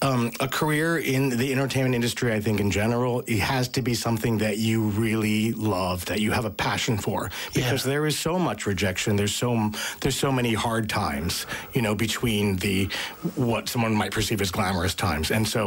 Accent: California, United States; Yeah, I'm from Southern California.

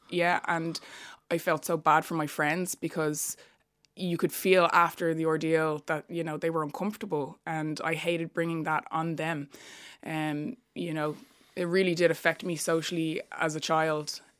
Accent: Ireland; I was born and raised here in Ireland

